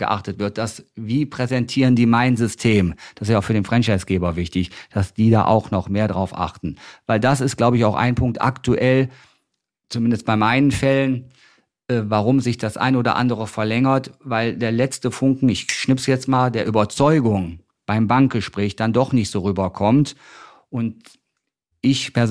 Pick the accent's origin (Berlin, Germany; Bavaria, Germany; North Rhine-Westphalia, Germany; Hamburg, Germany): North Rhine-Westphalia, Germany; NRW, wo ich herkomme